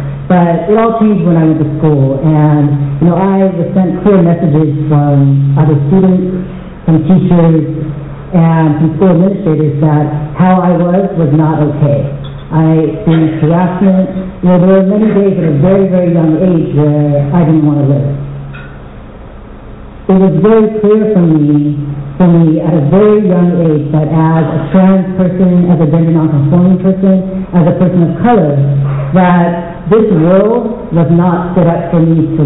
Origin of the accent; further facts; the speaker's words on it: Seattle, Washington, United States; So, you know, I grew up in Seattle, Washington, But all my family's from Hawaii.